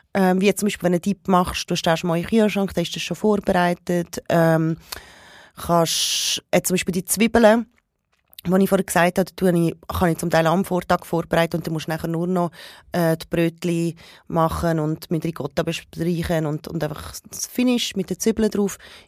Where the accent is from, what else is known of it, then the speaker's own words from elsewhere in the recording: Parma, Emilia-Romagna, Italy; born there; German is a second language; ich bin halt mit einer wirklich sehr starken Essenskultur gross geworden. Ich bin in Parma geboren